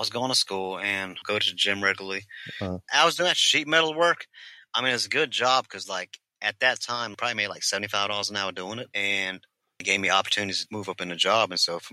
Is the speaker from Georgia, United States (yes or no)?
yes; Stone Mountain, Georgia, United States; Yeah, suburbs. I grew up in Stone Mountain.